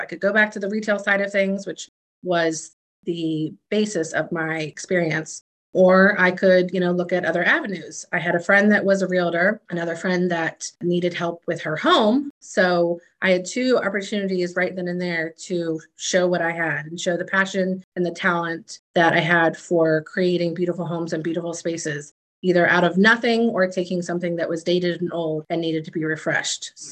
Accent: Ireland; You know, obviously I love being Irish. It's fun. It's special.

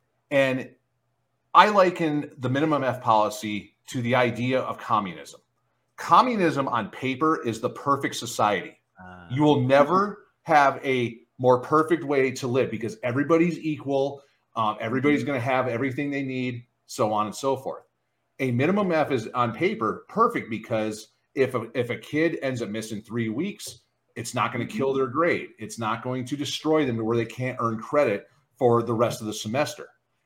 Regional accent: Michigan, United States; now in Las Vegas, United States; I grew up in schools in Michigan where it was a 4.0 grading scale. You could not get higher than a 4.0. And then I moved to Las Vegas

